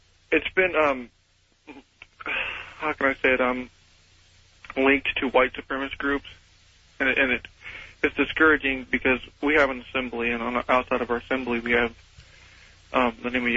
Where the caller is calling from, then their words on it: Aberdeen, Washington, United States; from Aberdeen, Washington.